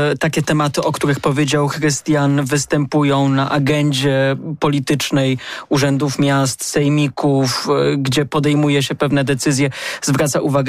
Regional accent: Poznań, Greater Poland Voivodeship, Poland; my z Poznania nie odwrócimy biegu historii

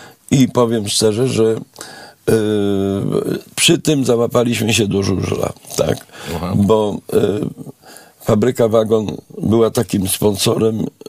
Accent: Odolanów, Greater Poland Voivodeship, Poland; Moja mała ojczyzna Odolanów, tak.

